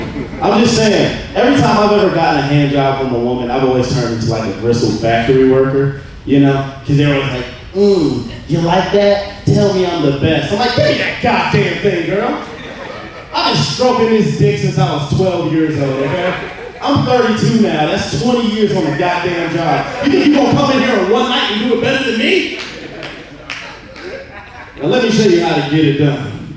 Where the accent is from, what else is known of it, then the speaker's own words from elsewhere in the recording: United States; I was like, come on, what's up? I'm from America. Treat me better.